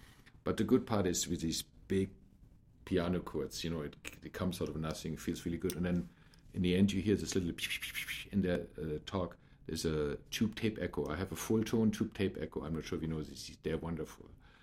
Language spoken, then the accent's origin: English; Germany; English is a second language; And this is the church bells actually of a church at my hometown in Germany, right?